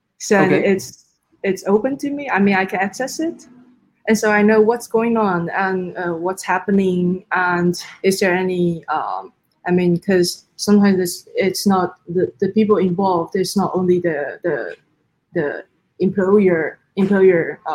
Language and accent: English; Taiwan; English is a second language; now in Netherlands; I come from Asia, come from Taiwan, and the culture is very different from the culture in Europe or like in the Netherlands.